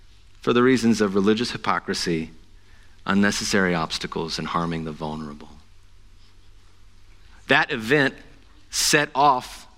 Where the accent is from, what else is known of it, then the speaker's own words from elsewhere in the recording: Appalachia, United States; I've got red hair and I'm from Appalachia. I was born to fight somebody over something stupid.